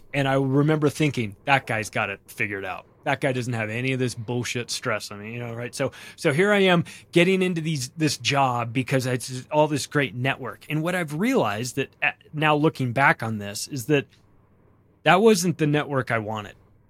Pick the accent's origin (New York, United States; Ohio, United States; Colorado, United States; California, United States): California, United States; I grew up in Southern California.